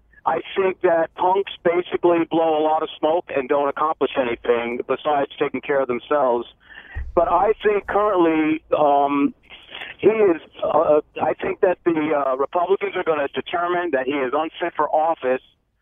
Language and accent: English; New York, United States; I'm originally from New York